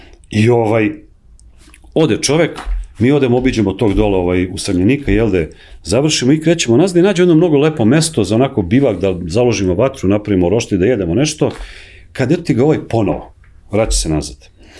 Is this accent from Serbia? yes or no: yes; Belgrade, Serbia; born there; ja sam rodom iz Knića, rođen sam u Beogradu, ali moje familije iz Knića